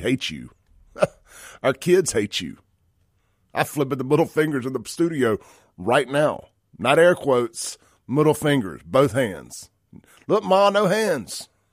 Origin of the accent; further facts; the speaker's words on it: Scranton, Pennsylvania, United States; But I'm cussing Chakwe out because of what he's done to my hometown. So I understand Scranton folks being upset.